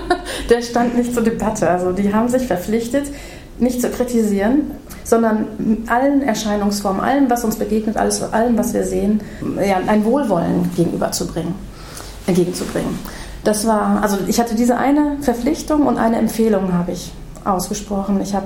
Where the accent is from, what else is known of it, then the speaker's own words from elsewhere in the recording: Paderborn, North Rhine-Westphalia, Germany; ich komme aus Paderborn